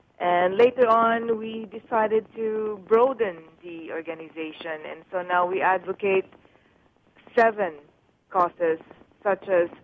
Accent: Philippines; Originally, I'm from the Philippines, and I'm an adopted daughter of the royal family called the Royal House of Baloy.

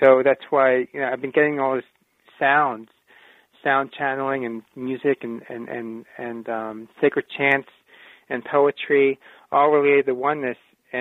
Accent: New York City, New York, United States; Like I grew up in New York City. I'm a city boy.

